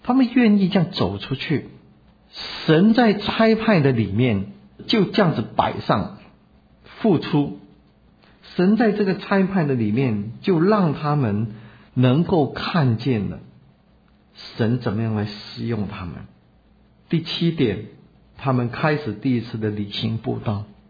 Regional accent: China; 虽然我是一个中国人，

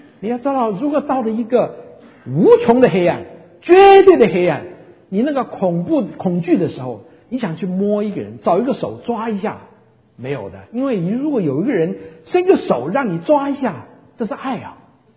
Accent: China; 其实当圣经传到我们中国的时候，我们中国要把这个，我们翻译圣经人要把这个字眼翻成一个我们中国人能知道的这个了解的字眼

